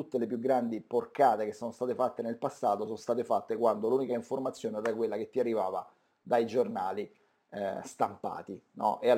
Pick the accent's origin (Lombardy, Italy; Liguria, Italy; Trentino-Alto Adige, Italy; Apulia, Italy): Lombardy, Italy; Milan; sono di Milano